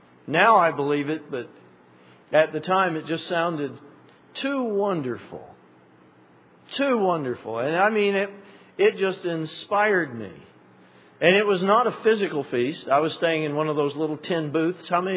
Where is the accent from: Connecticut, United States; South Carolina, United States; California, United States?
South Carolina, United States; everybody in my hometown, almost everybody in my state of South Carolina was blinded.